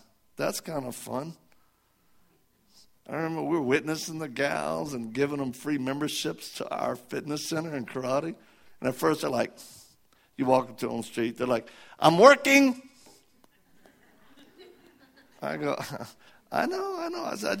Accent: Missouri, United States; born there; I'm a Christian because I was born in Missouri.

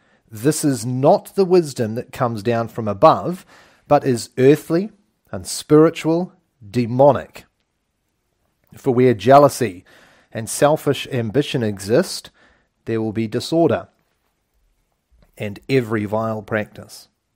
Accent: New Zealand; we hail from New Zealand, the mightiest country in the world. Really south.

